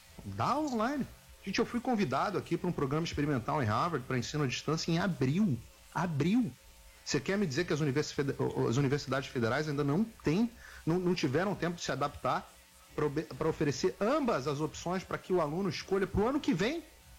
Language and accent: Portuguese; Rio de Janeiro, Brazil; Eu sou carioca